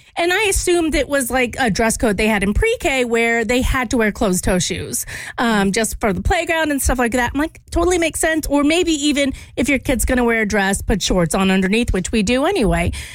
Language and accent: English; Louisiana, United States; I grew up in Louisiana and God bless, somebody had common sense and was like, well, let the children show their shoulders.